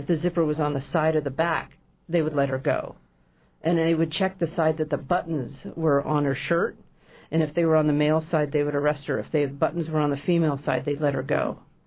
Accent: Oakland, California, United States; I'm a native San Francisco Bay Area, and I'm from Oakland

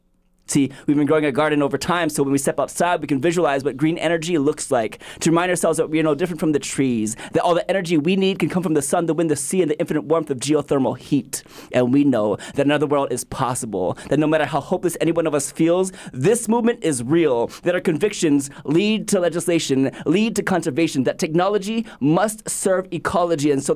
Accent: Hawaii, United States; growing up as a Hawaiian kid in Hawaii, going into the science and engineering field and studying nuclear physics

